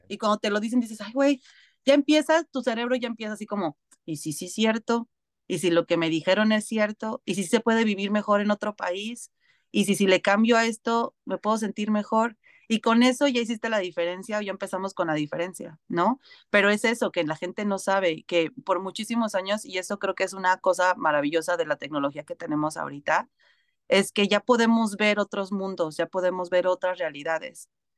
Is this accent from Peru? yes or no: no; Mexico; moved away; Oigan, paisanos, yo ya me salí de México y veo cómo viven otras personas